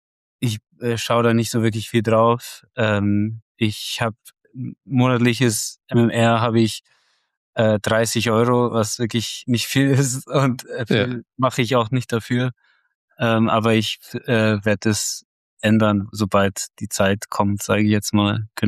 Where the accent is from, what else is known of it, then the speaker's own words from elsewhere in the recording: Rosenheim, Bavaria, Germany; Ich komme aus Rosenheim, ist eine Stadt nähe München an der österreichischen Grenze.